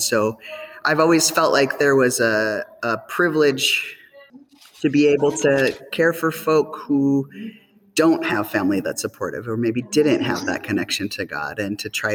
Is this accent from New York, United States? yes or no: no; Sioux Falls, South Dakota, United States; Yeah, I was in Sioux Falls.